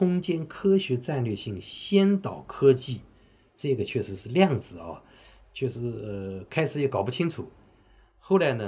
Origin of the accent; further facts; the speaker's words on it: China; 我们中国人并不笨